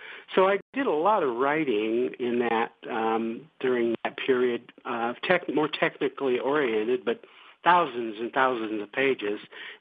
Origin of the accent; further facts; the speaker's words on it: Iowa, United States; now in Las Cruces, United States; I was born in Iowa. I was born and raised there. I lived much of my childhood on a small farm. And I went to Iowa State University